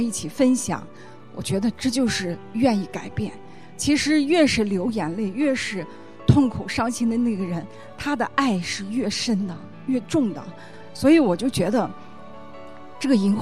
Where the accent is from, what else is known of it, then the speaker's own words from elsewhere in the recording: Lanzhou, Gansu, China; 因为我们是从最西边来的，这一次可能属我们最远，就是甘肃兰州那边